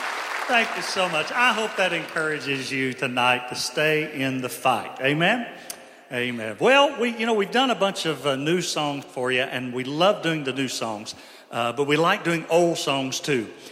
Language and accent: English; Asheville, North Carolina, United States; the great thing about being here in the mountains, not only is this my hometown, Asheville, this is my home church, and it's great being at home.